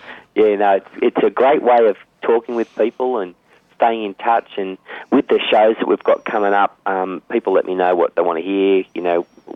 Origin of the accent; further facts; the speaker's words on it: Albury, New South Wales, Australia; also born or lived in Corryong; I was born in Corryong and raised in Albury, conceived in Queensland, but according to Dad. But no, it's, I grew up down there in Albury, Wodonga